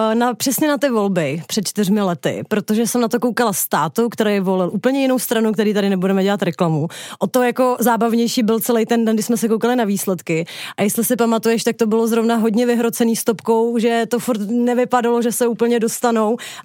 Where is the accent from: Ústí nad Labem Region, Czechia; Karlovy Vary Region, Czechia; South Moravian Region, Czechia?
Ústí nad Labem Region, Czechia; Chomutov; No tak jako já jsem z Chomutova